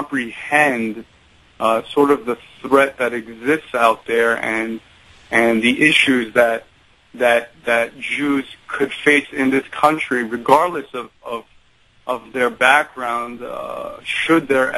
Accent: United States; born there; I'm a Iranian Jew. I was born in America. I'm a first American, first generation American.

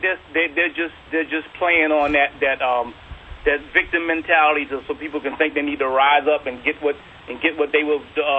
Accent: New York, United States; I grew up in New York, spent my junior high school and high school years going to the museums, the Met, Museum of Natural History.

